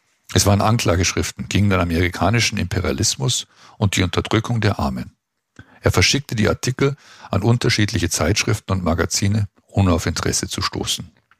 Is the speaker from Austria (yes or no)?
no; Montevideo, Uruguay; meine Mutter hat deutsche Wurzeln. In Montevideo, meiner Heimatstadt